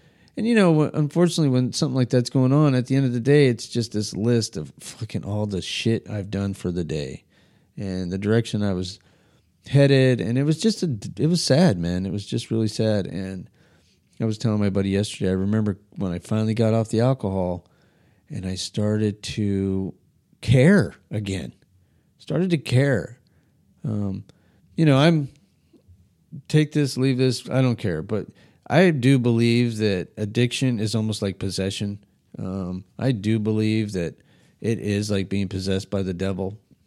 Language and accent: English; Albuquerque, New Mexico, United States; I mean, I grew up in Albuquerque, New Mexico. We spent our days on our bike